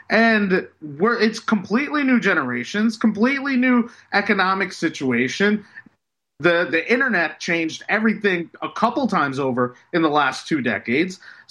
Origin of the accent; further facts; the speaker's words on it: United States; This is America. I'm an American.